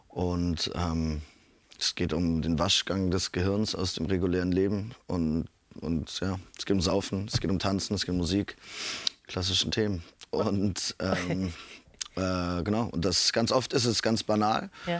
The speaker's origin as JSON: {"language": "German", "region": "Berlin", "country": "Germany", "tie": "born or raised there", "said": "Ich bin in Berlin aufgewachsen und in Berlin geht man einfach für den Club."}